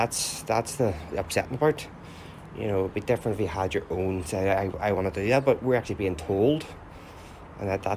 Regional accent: Northern Ireland, United Kingdom; I'm British, you know, I've always been. I've been here from Northern Ireland all my life, you know, it's my British identity.

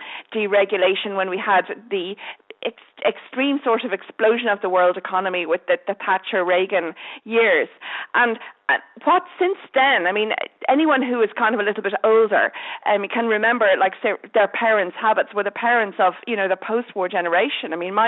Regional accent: Dublin, Leinster, Ireland; I grew up in Dublin, but she came from a farm.

